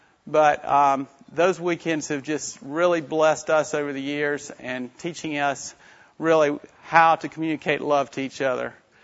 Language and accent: English; Oklahoma City, Oklahoma, United States; I'm from Oklahoma City, and I have three kids.